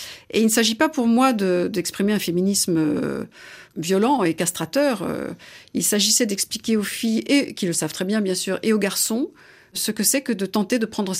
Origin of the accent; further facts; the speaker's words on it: France; été élevée par une mère américaine, mais qui était venue vivre en France. Donc j'ai cette double, triple appartenance. Je suis française de père, américaine d'origine ukrainienne-russe de mère.